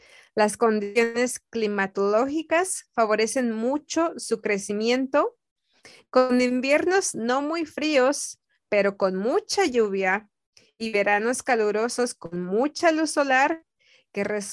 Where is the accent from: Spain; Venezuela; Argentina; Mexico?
Mexico; Querétaro; now in Washington, United States; Yo recuerdo que en mi ciudad natal, en Querétaro, México, es carísimo comprar árboles naturales, Así que siempre ponemos un árbol artificial. Ahora que vivo en Washington